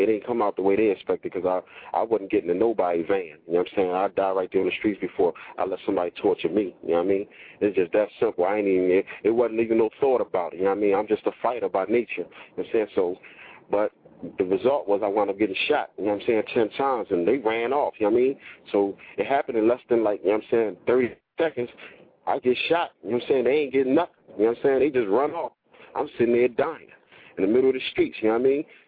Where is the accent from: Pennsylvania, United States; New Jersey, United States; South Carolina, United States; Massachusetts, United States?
Pennsylvania, United States; Philadelphia; I'm from West Philadelphia, you know, watching the guys, older guys in Mercedes and BMs and chains around their neck.